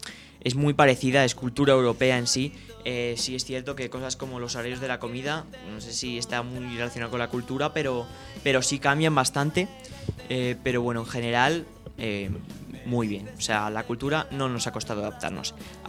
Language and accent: Spanish; Madrid, Community of Madrid, Spain; Nosotros que somos de aquí de Madrid, donde hace bastante buen tiempo